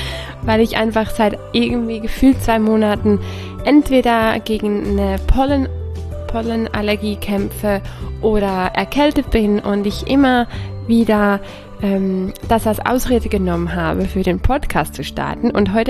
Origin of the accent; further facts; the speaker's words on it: Switzerland; Ich bin aus der Schweiz oder ich lebe in der Schweiz. Ich bin Schweizerin und Italienerin.